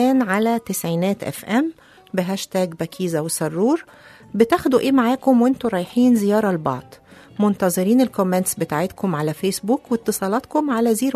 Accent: Cairo, Cairo Governorate, Egypt; حتى كنت مستغربة قوي دي لأن ما كانتش عندنا في القاهرة

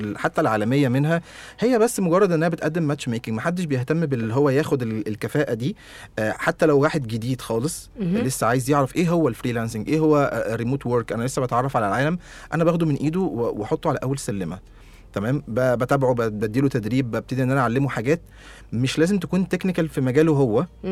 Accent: Egypt; طب ليه ناس بره بتاخد فلوس اكتر مني انا كمصري؟

